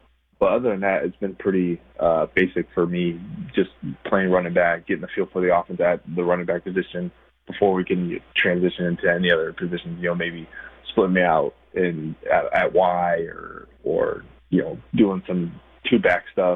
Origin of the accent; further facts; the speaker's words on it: Portland, Oregon, United States; I'm from Oregon. I'm from Portland. So I grew up watching those guys, and they made some amazing plays and did some amazing things at Oregon State.